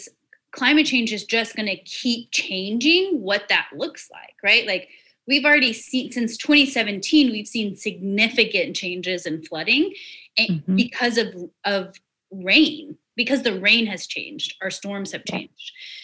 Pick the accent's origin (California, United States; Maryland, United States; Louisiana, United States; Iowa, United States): Louisiana, United States; Lafayette; I'm from originally from Lafayette. I've gone through a lot of storms